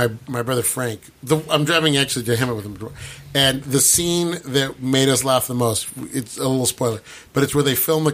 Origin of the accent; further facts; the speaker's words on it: Northern England, United Kingdom; accent: northern; I was told that my northern accent is shite.